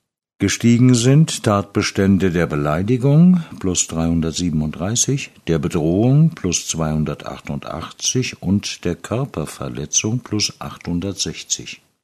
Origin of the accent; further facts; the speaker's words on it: Frankfurt, Hesse, Germany; Als Frankfurterin werde ich von Auswärtigen für ziemlich tough gehalten.